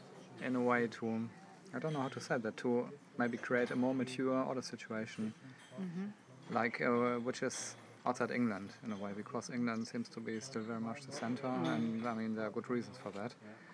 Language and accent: English; Berlin, Germany; English is a second language; from Berlin too.